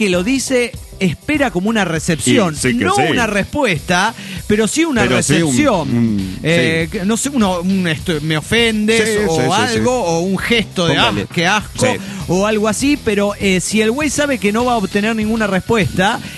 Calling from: Los Andes, Valparaíso, Chile; Soy la desmemoriada de los Andes, Chile.

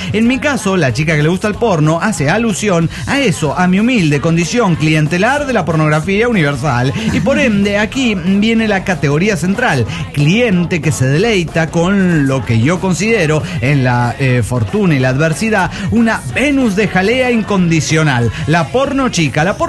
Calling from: Costa Rica; de Costa Rica

